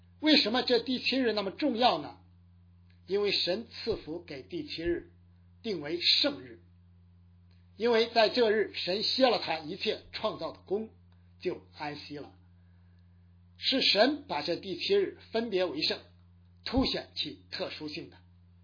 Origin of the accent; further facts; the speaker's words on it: China; 今天我们中国人的生活太过忙乱